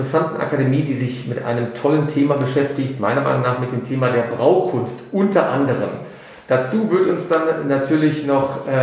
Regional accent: North Rhine-Westphalia, Germany; Ich bin, auch wenn man es mir nicht anhört, natürlich aufgrund meiner schmutzigen Herkunft aus dem Ruhrgebiet. Ich bin ja auch ein halber Franke

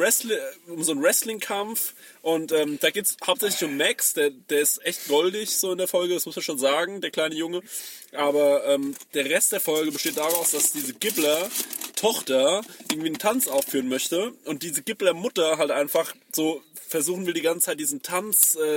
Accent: Goldbach, Bavaria, Germany; in Goldbach, da wo ich herkomme, neben Aschaffenburg

